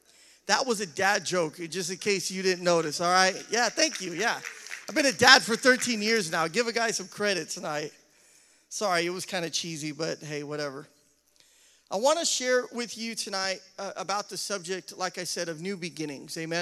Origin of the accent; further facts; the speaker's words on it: Boise, Idaho, United States; I grew up in Boise, Idaho. And in Idaho, we have four seasons.